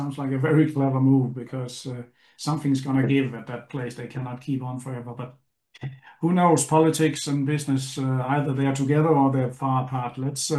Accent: Denmark; Now I've heard some cases now with I'm from Denmark

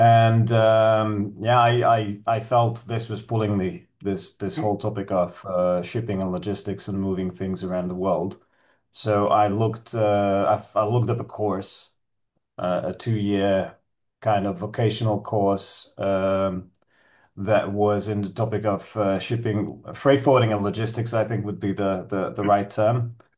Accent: Hungary; now in -; And I was quite young, and I had to relocate from my hometown to the capital, Budapest. Somehow I never found my place. I always felt this itch to move.

